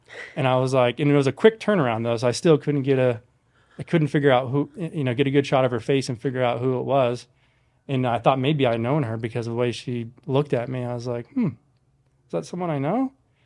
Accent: Encinitas, California, United States; also born or lived in Los Angeles; Well, I was born in Los Angeles, and I lived in LA until I was six, and then I relocated to San Diego, North County, San Diego. So I grew up in a town called Encinitas for my majority of my childhood.

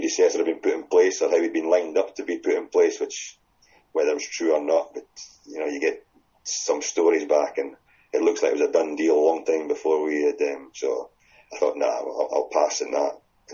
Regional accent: Scotland, United Kingdom; obviously I'm from Afford

